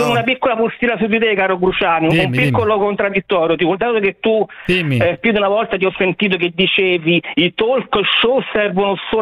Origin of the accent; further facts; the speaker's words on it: Rome, Lazio, Italy; E da romano vi dico che se una cosa del genere dovesse accadere a me